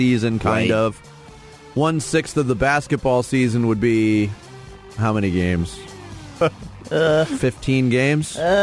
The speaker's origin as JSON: {"language": "English", "town": "Phoenix", "region": "Arizona", "country": "United States", "said": "But we're all from Phoenix, too, so we can all relate to the 123-degree days, too."}